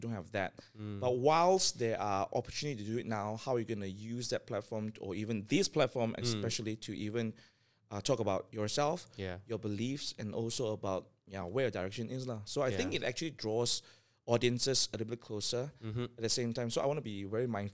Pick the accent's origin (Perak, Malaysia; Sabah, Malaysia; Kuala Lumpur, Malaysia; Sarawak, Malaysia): Sabah, Malaysia; So I grew up in Sabah, and I grew up in a non-believing family, obviously.